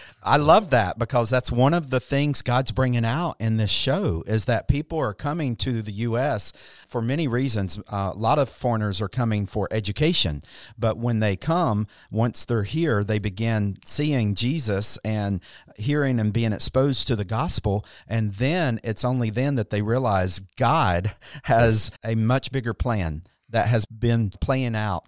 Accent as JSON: {"language": "English", "region": "North Carolina", "country": "United States", "tie": "born or raised there", "said": "I grew up in North Carolina. In my lifetime, we have seen the segregation between blacks and whites."}